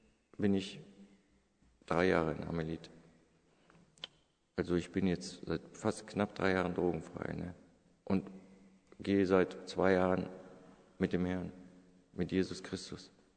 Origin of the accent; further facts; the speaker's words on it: Hanover, Lower Saxony, Germany; ich komme aus Hannover, vom neuen Land